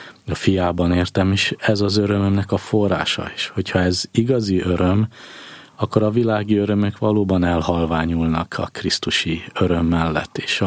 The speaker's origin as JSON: {"language": "Hungarian", "town": "Arad", "region": "Arad County", "country": "Romania", "tie": "born or raised there", "lives_now": "Budapest, Hungary", "said": "vagy a szülővárosomban, Aradon az Urat szolgáltam, úgy kell nekem szolgálnom őt Budapesten is."}